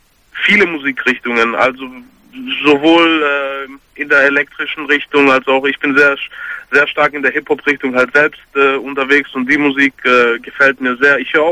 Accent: Greece; ich bin selber Grieche

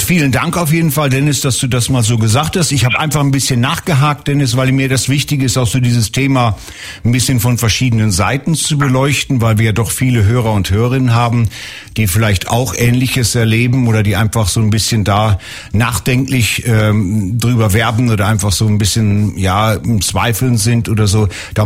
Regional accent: Lower Saxony, Germany; Bei uns in Norddeutschland, ich bin in Norddeutschland groß geworden, im Emsland

